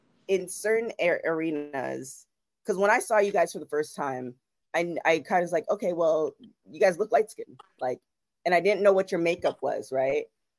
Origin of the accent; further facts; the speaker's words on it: Canada; now in Los Angeles, United States; I'm from Canada and of West Indian descent.